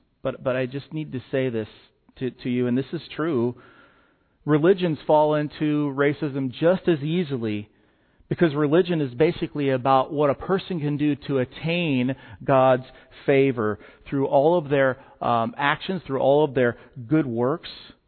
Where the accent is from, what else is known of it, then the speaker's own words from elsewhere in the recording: Dillon, Colorado, United States; I grew up in Dillon, Colorado